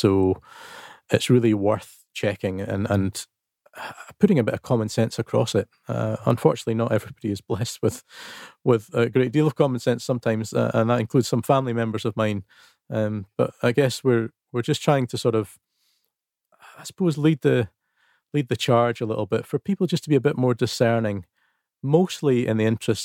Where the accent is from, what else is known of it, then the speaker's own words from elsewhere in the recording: Arbroath, Scotland, United Kingdom; back to my hometown of Arbroath on the East Coast.